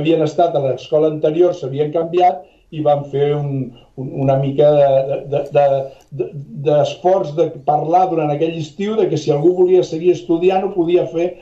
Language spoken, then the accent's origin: Catalan; Barcelona, Catalonia, Spain; jo sóc un nen de barri de Barcelona, jo vaig néixer a la Sagrera, era un moment, als anys 50, dur per la societat